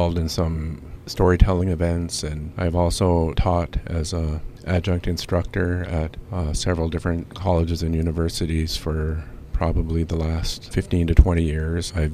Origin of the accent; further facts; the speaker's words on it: Minnesota, United States; I'm from the Boyce Fort Reservation.